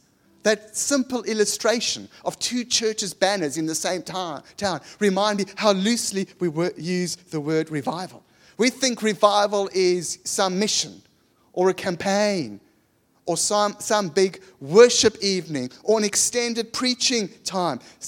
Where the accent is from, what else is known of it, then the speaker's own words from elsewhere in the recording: South Africa; accent: South African; As posh as a South African accent will ever get, so you better love me for it.